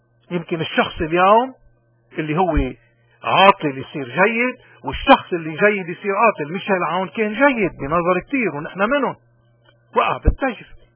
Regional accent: Lebanon; نحن كلبنانيين اليوم، ونحن ما في مذهب من مذاهب العالم يمكن ما عنا

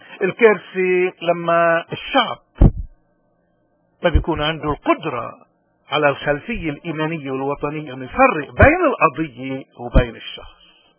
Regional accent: Lebanon; ونحن كشعب لبناني ومعنا شعوب المنطقة كلها دفعنا الثمن

